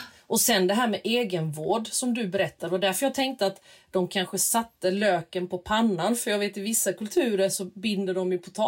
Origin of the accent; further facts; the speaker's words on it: Småland, Sweden; born there; För jag är ju född i Småland, men mina föräldrar är från Balkan, från Makedonien.